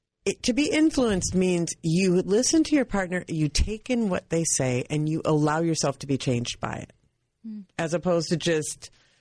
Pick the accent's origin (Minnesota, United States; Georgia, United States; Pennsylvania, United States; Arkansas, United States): Minnesota, United States; And I'm from Minnesota.